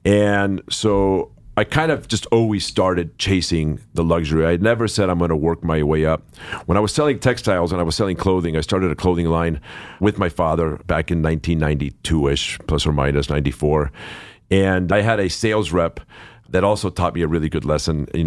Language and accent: English; Los Angeles, California, United States; I grew up here in Los Angeles.